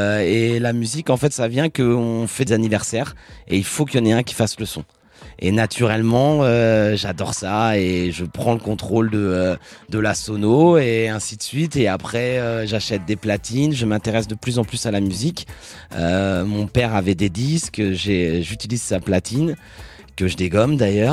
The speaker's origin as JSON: {"language": "French", "town": "Cuves", "region": "Normandy", "country": "France", "tie": "born or raised there", "also_born_or_lived": "Avranches", "said": "1987, un soir de très grand froid comme ma mère a l'habitude de dire. Et j'ai grandi dans un petit village qui s'appelle Cuve, dans le bocage normand, pas très loin d'Avranches, à 20 km."}